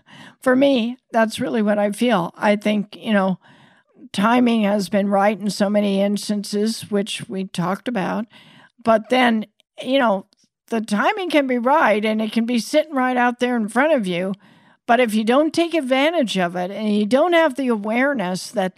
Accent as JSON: {"language": "English", "region": "Iowa", "country": "United States", "tie": "born or raised there", "said": "I still feel like I'm that little Iowa girl, you know, growing up in the Midwest, having that hard work ethic"}